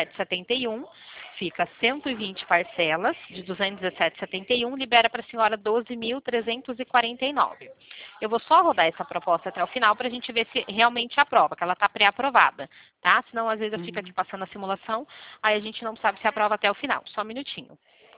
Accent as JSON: {"language": "Portuguese", "town": "Limeira", "region": "São Paulo", "country": "Brazil", "said": "Não, eu sou daqui de Limeira, né? Interior de São Paulo."}